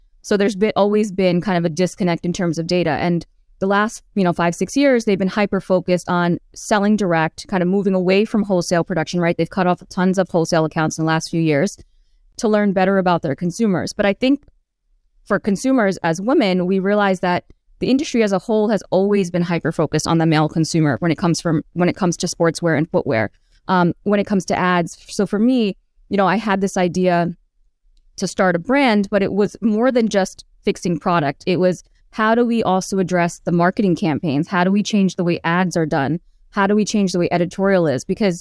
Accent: Queens, New York, United States; And so growing up in Queens, growing up in New York, you know, sneaker culture is so, you know, pervasive.

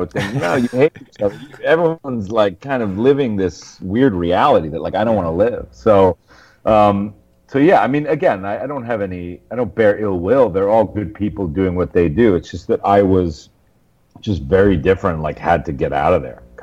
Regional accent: New York, United States; because I'm, you know, tall and I had blonde hair and I was from Westchester and like a square jaw.

